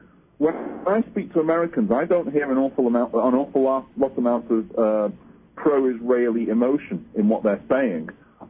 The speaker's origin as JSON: {"language": "English", "region": "England", "country": "United Kingdom", "said": "I'm from England."}